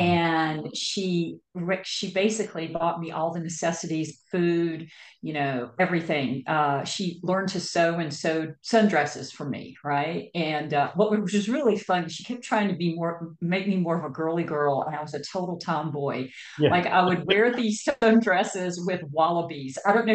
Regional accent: the South, United States; Growing up in the South, I grew up in a family that had a lot of alcoholism.

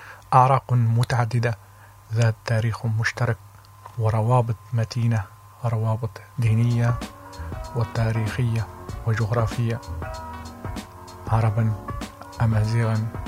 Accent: Libya; في بلادنا ليبيا يمثل الشباب الشريحة الكبرى في عدد السكان

